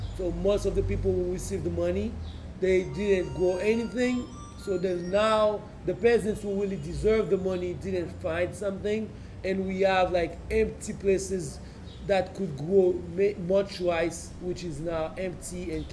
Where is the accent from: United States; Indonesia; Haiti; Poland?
Haiti; Saint-Marc, Artibonite; English is a second language; I'm from Saint Mark